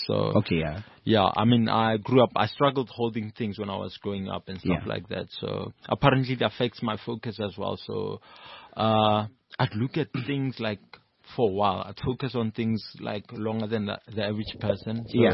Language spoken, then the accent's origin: English; Rustenburg, North West, South Africa; also born or lived in Soweto; No, I was born in Soweto, then, we're from Rustenburg, so I grew up in Rustenburg. But, pretty much grew up in boarding school